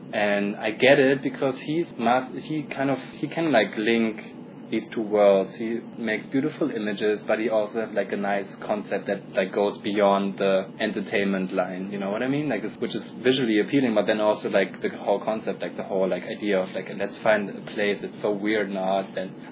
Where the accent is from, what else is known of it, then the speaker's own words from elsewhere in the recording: Germany; Like growing up in Germany, we had like a lot of movies from America